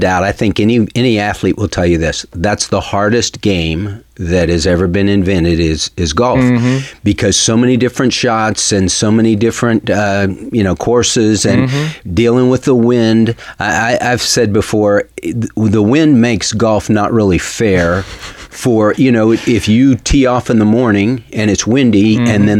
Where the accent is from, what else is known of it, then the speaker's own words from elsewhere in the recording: Texas, United States; So we're obviously from East Texas, where it's pretty and green.